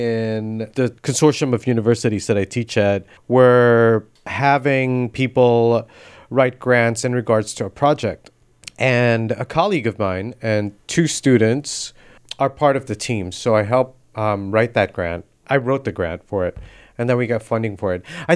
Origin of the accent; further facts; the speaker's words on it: Chicago, Illinois, United States; And I'm like, I'm from Chicago.